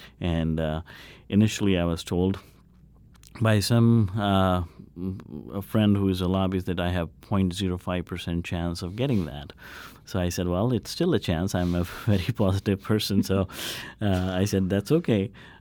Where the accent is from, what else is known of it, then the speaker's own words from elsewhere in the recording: United States; And that's what I consider myself as an American.